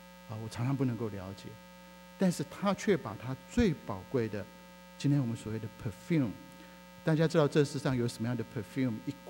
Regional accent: China; 我们中国人也常在新闻上看到什么是丑闻

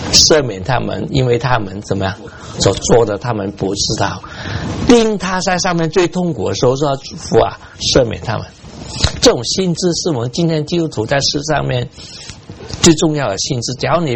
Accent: China; 但是我们中国人很会帮助人学会谦卑

